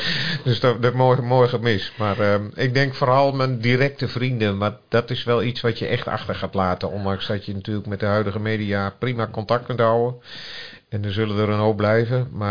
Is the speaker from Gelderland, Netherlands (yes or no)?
no; Voorburg, South Holland, Netherlands; born there; also born or lived in Belgium; now in Almelo, Netherlands; Ik ben geen oorspronkelijk Almelo. Ik ben geboren in Voorburg. Maar een paar jaar in België gewoond. Ik heb met veel plezier hier in Almelo met de mensen met wie ik heb mogen en kunnen werken gewoond.